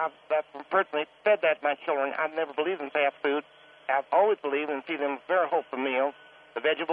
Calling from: Lancaster, California, United States; we're calling from Lancaster, California.

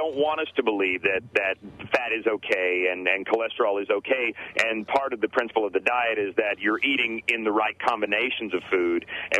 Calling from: New York, United States; I come down from New York a bunch of times to Miami and Clearwater, and it's just my biggest thrill about being here is getting to hear you.

